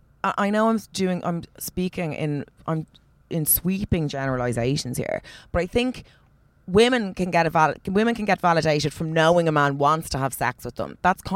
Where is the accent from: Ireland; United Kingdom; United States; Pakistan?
Ireland; I'm Irish and it's hard for me to tell. I've lived in Australia for a while, but obviously I lived there as an Irish person